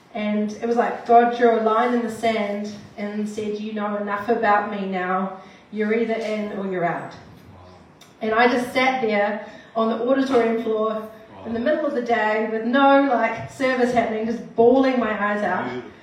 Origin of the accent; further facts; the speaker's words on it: Auckland, New Zealand; born there; I was born in South Auckland. I am a pastor's kid, the oldest of three. I grew up in the church.